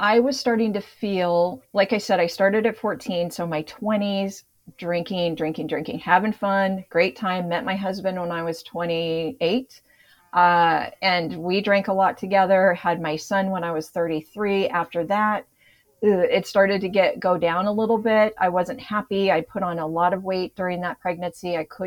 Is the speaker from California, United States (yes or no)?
yes; Long Beach, California, United States; I mean, I grew up in Long Beach, California. It was a very close knit community.